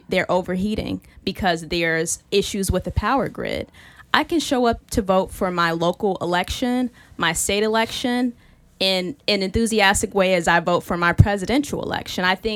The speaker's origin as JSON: {"language": "English", "town": "Gary", "region": "Indiana", "country": "United States", "said": "I'm from Gary, Indiana, and as many people who might be listening know, it's an area that's been plagued with violence for pretty much all my life."}